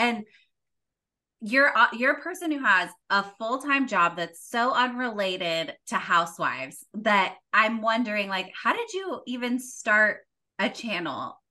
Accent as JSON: {"language": "English", "region": "California", "country": "United States", "tie": "born or raised there", "said": "I grew up in Orange County."}